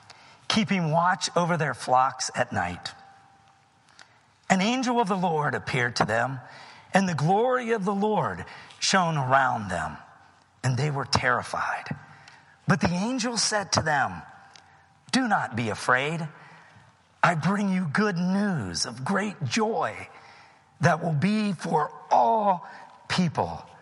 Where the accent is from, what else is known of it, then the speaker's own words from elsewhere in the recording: West Virginia, United States; West Virginia, my home state, y'all, was number one.